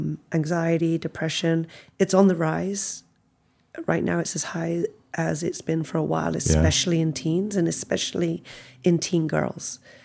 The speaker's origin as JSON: {"language": "English", "region": "England", "country": "United Kingdom", "tie": "born or raised there", "said": "When I was growing up in England"}